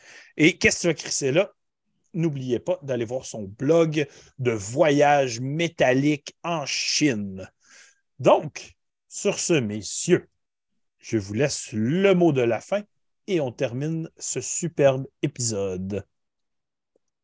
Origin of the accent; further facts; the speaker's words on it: Quebec, Canada; mais nous, on est de l'Outaouais